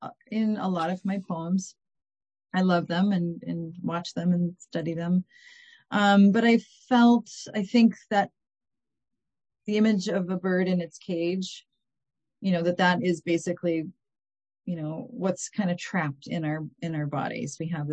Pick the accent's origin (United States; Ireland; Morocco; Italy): United States; Michigan; moved away as an adult; now in Portland, United States; I'm from Michigan, and I've lived out in the Portland area for the last 28 years, but I'm from Michigan, and we have a cabin up in just south of the Mackinac Bridge.